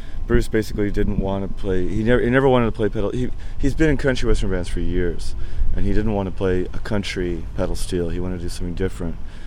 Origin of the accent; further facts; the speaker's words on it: England, United Kingdom; moved away; I grew up in England during the whole glam rock progressive rock era